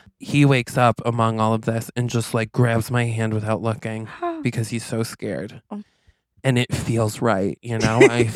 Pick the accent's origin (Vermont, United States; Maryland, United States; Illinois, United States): Vermont, United States; Quaint; And I'm like, I grew up in Quaint.